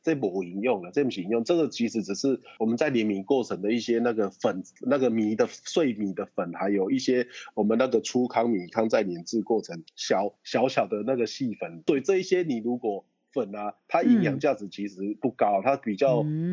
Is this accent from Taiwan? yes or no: yes; Taiwan; 我们台湾人把这月光米进来